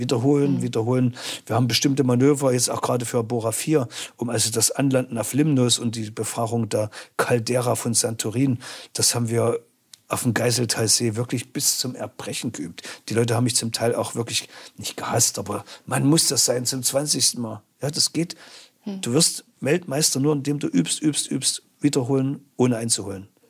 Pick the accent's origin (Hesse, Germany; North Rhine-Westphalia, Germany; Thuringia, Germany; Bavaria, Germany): Thuringia, Germany; Aber als Thüringer an so einem kleinen Flüsschen Nesse bei Gotha, ja, da mussten wir uns das hart erarbeiten.